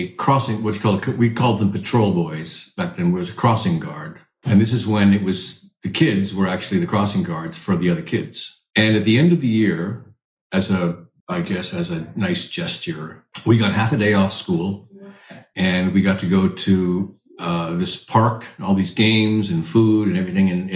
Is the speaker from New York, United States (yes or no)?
no; Washington, United States; I make wine in my home state of Washington, where I grew up on the east side.